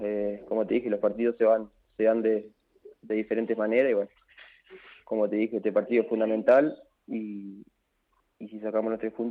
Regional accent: Salto, Uruguay; born there; Sí, nací en Salto, a 7 kilómetros del centro, digamos, Salto.

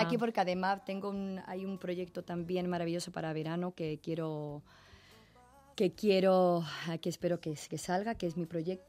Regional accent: Spain; el hecho de estar yo como actriz española

